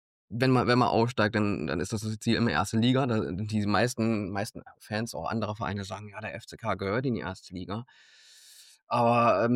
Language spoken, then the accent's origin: German; Trier, Rhineland-Palatinate, Germany; Aber ich komme aus Trier, hier aus der Nähe von Trier.